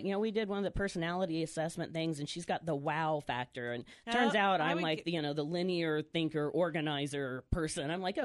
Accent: Yuma, Arizona, United States; I grew up in Yuma. And so I was Palmcroft, Woodard, COFA. And, lived in Yuma, you know, my whole life except for when I went off to college.

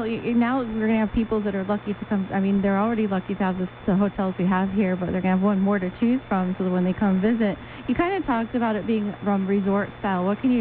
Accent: Illinois, United States; I kind of understand Susan when she said I'm from Iowa, and I'm from Northern Illinois, and I'm thinking of that white stuff that's on the ground this time of year

